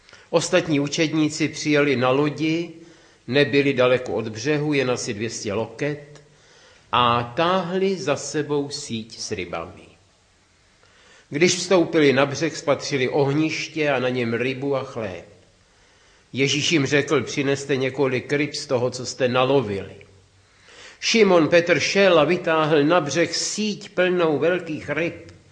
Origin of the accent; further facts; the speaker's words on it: Vodňany, South Bohemian Region, Czechia; Já jsem vyrostl ve Vodňanech, kde je to s rybami všechno spojeno.